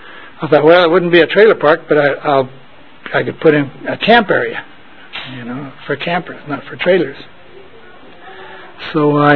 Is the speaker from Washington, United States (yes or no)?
no; California, United States; born there; And I was born in California.